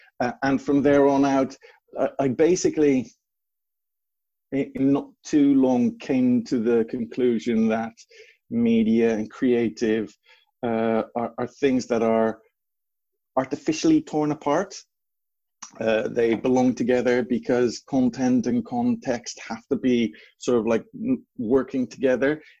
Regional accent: Netherlands; also born or lived in Canada; now in United Kingdom; though you would not suspect it from my accent, I actually was born here in the UK. I moved away to Canada when I was relatively young, moved back here to the UK, and then moved to the Netherlands at a fairly young age

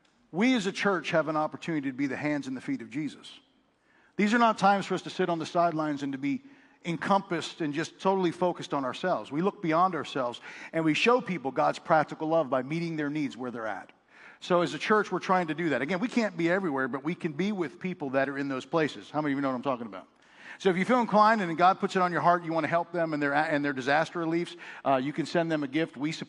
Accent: Pittsburgh, Pennsylvania, United States; As you know, I'm from Pittsburgh, so anytime I get a chance to go back to Pittsburgh, one of the things that we do as a family is we hit all the food stops.

